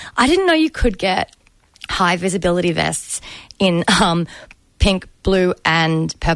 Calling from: Sydney, New South Wales, Australia; Now, so I'm calling over from Sydney, which is far away from Melbourne

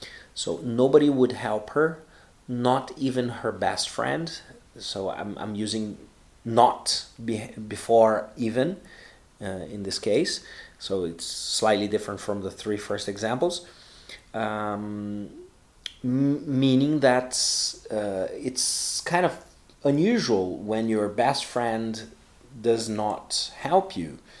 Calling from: Porto Alegre, Rio Grande do Sul, Brazil; English is a second language

